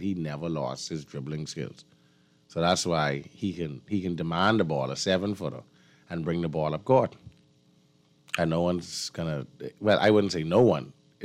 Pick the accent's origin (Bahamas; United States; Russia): Bahamas; I said, listen, I am from the Bahamas.